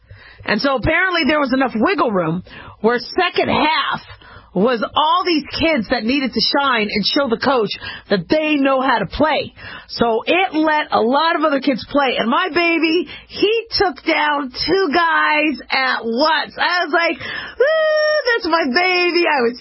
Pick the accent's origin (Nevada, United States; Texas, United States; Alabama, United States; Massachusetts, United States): Nevada, United States; Las Vegas; I'm from Las Vegas, Nevada. Woo-hoo, yay, Las Vegas, rock on.